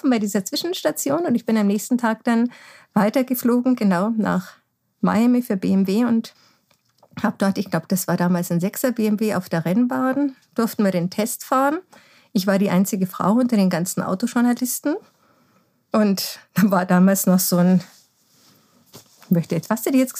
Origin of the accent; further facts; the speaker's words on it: Bavaria, Germany; ich bin in Bayern groß geworden, das ist einfach meine Sprache und die Mentalität der Leute ist mir einfach sehr nahe. Also ich fühle mich da sehr daheim